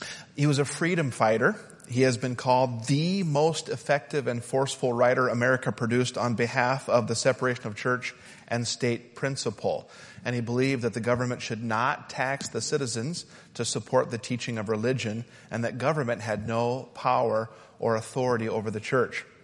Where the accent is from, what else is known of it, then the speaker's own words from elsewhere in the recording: Utah, United States; So imagine, I grew up in Utah, imagine the IRS coming to my parents and collecting money to upkeep the Mormon churches out there and pay the salaries of the bishops out there.